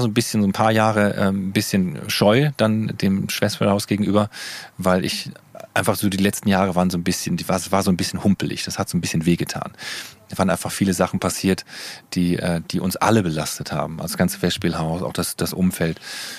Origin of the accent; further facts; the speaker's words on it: North Rhine-Westphalia, Germany; Salopp gesagt, ich entschuldige mich, ich bin Westfale.